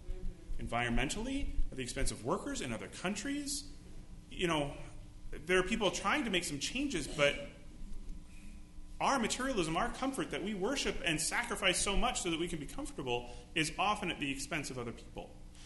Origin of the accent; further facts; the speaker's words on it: United States; My family's in the States. You know, we're American.